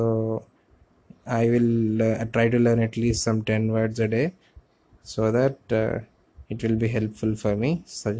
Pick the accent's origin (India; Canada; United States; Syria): India; first language Telugu; English is a second language; also born or lived in Chennai; since I am staying at my hometown, where I speak my native language, Telugu